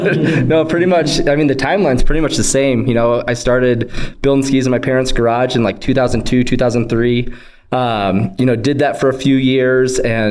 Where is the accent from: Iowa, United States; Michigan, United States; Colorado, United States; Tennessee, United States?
Colorado, United States; Evergreen; And growing up in Colorado, I grew up in Evergreen, Colorado, so just west of Denver a little bit.